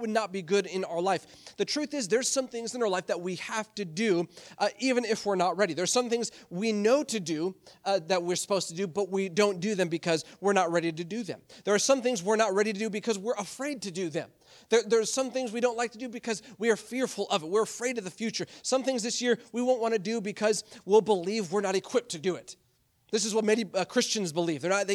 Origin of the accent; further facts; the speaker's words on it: Michigan, United States; and I grew up in Michigan, there was plenty of people that lived in pole barns